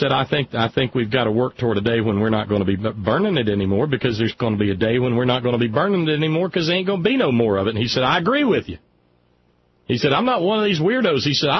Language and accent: English; West Virginia, United States; good God, man, I'm a West Virginian, first and foremost. I am an Appalachian of the ninth generation.